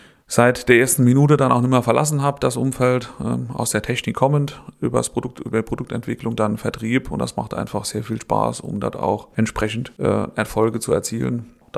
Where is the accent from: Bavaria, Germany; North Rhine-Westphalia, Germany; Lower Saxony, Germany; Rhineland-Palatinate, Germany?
Rhineland-Palatinate, Germany; Etschberg; Ich bin hier verwurzelt, bin geboren hier in der Region. Mein Vater ist Netschberger, meine Mutter ist aus Harschbach. Bin hier auch verwurzelt.